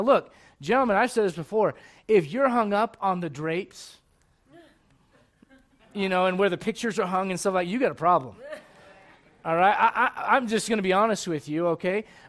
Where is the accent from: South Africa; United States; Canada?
United States; In other words, listen, I'm an American. I value free speech